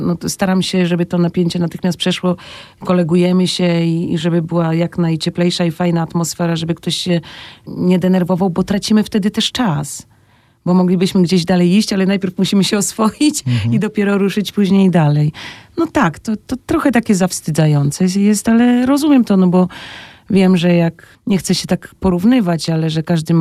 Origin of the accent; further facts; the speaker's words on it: Szczecin, West Pomeranian Voivodeship, Poland; Ja przyjechałam ze Szczecina i się dostałam